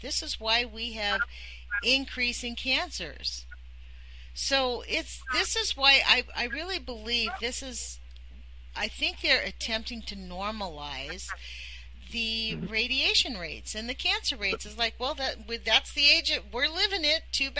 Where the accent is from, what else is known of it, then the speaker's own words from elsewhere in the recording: Oregon, United States; because I'm from Oregon, I wanted to familiarize myself.